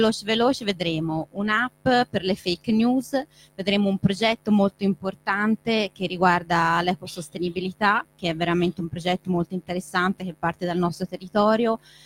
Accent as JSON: {"language": "Italian", "town": "Florence", "region": "Tuscany", "country": "Italy", "said": "io sono fiorentina per cui ne sono orgogliosa"}